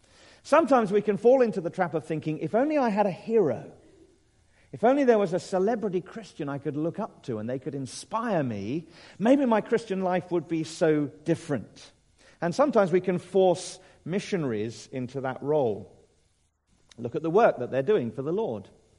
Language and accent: English; Leatherhead, South East England, United Kingdom; I grew up in Leatherhead and went to school in Dorking